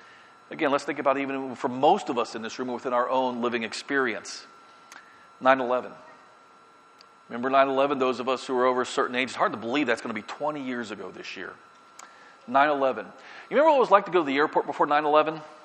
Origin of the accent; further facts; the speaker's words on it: Tampa, Florida, United States; when I grew up in Tampa, one of the things, we have a cool airport in Tampa.